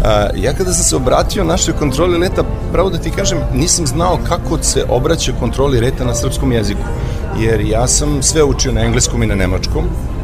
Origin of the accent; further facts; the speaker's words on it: Mladenovac, Belgrade, Serbia; also born or lived in Smederevska Palanka; Ja sam rođen u Smederevskoj Palanci i prvih 7 godina života sam tamo proveo, ali Mladenovac je strašno blizu, posle sam čitavo detinjstvo proveo u Mladenovcu.